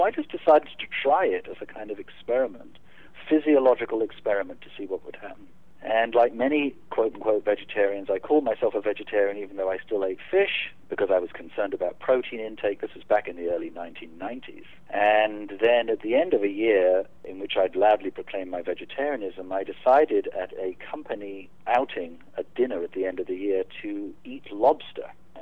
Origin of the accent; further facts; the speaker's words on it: United Kingdom; colonialism and identification of myself as a British person